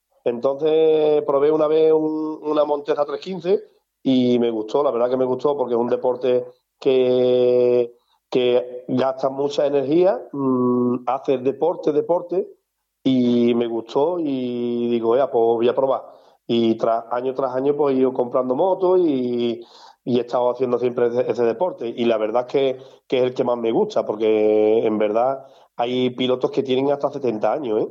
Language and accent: Spanish; La Puebla de Cazalla, Andalusia, Spain; desde dentro un poco nervioso porque estaba en mi pueblo y un poquillo nervioso.